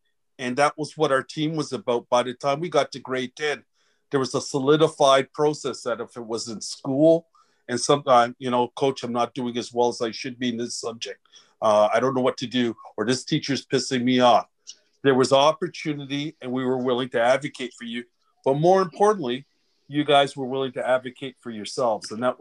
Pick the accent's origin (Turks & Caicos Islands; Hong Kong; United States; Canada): Canada; and I'm Black Canadian, raised by West Indian parents, but fortunate enough to have gone through the cycle of immigrant parents.